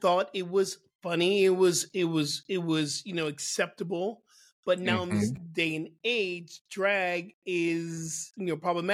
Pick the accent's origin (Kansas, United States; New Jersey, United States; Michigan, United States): New Jersey, United States; The Wiz, when I was a little black boy growing up in New Jersey, my stepdad was a music.